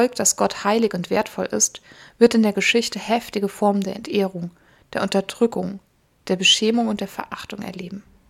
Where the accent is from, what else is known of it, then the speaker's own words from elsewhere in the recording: Germany; wurde mir immer wieder bewusst, ich bin Deutsche